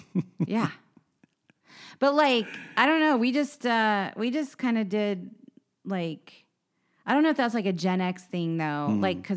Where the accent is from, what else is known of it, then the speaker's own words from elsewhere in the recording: the South, United States; But, like, I grew up in the South with a bunch of girls who were, like, part of this kind of patriarchal fucking system.